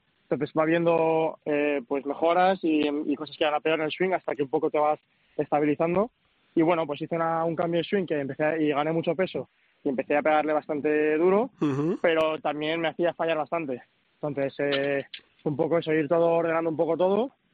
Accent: Madrid, Community of Madrid, Spain; Yo soy de Madrid.

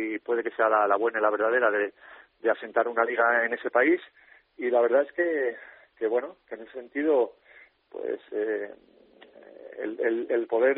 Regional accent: Asturias, Spain; also born or lived in Málaga; yo soy de Asturias y encima he vivido y ahora estaba trabajando en Málaga

